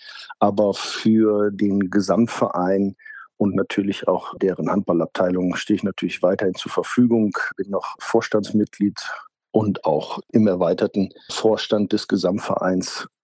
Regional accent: Amstetten, Lower Austria, Austria; Ja, also ich bin waschechter Amstettener, sogar noch geboren in Amstetten.

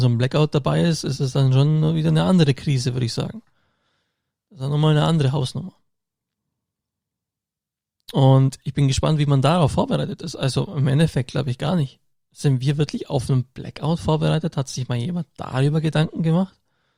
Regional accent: Augsburg, Bavaria, Germany; born or raised there

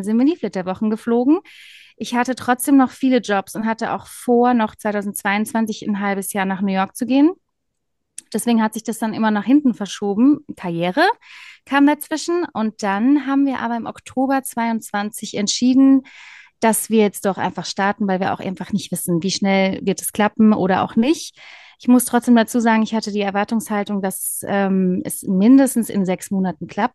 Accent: Mannheim, Baden-Württemberg, Germany; Ich komme aus Mannheim, lebe auch in Mannheim

